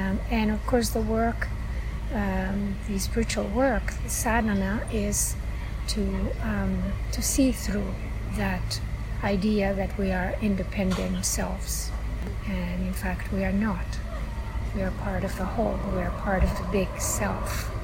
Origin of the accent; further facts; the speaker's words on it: Spain; now in Canada; I'm originally from Spain, but I have lived in Canada for 20 years, much more, 40 years.